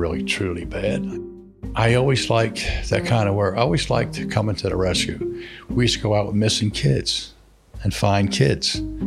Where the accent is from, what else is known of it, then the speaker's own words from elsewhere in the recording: Philadelphia, Pennsylvania, United States; I said, I'm from Philadelphia.